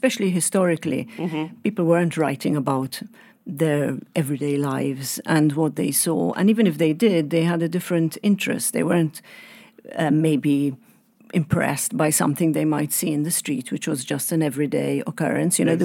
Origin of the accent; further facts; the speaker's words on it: Malta; I was born in Malta, yes.